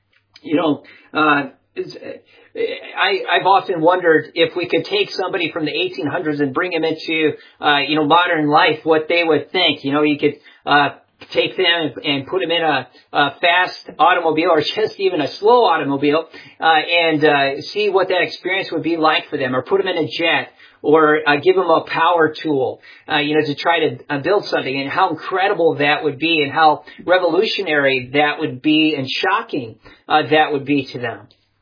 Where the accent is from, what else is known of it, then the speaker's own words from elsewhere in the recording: Wisconsin, United States; I grew up in Wisconsin and enjoyed doing that in my youth, looking for these semi-precious stones.